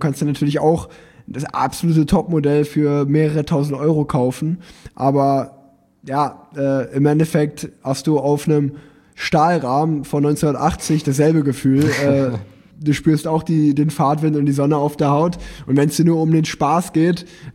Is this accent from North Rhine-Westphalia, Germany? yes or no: yes; North Rhine-Westphalia, Germany; Ich komme ja aus NRW.